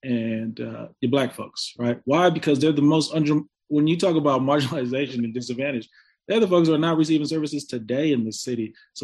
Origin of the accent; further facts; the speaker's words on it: San Francisco, California, United States; I grew up in the city, in the projects, right? I grew up in Hunters Point, Southeast Projects.